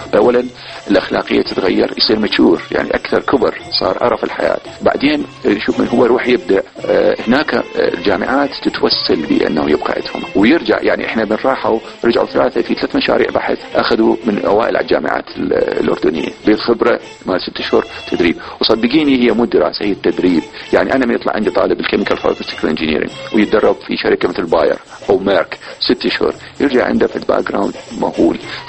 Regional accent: Iraq; يظل العراق يعني هو يعني مثل يقول الكعبة ما في كل شيء احنا كعراقيين.

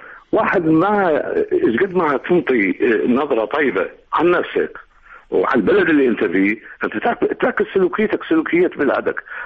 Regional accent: Iraq; now in Europe; أنا عراقي

